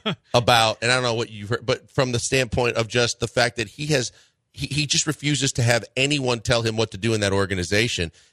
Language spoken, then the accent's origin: English; Wisconsin, United States; And I'm from Wisconsin, by the way, and I've never been in a gourmet cheese shop.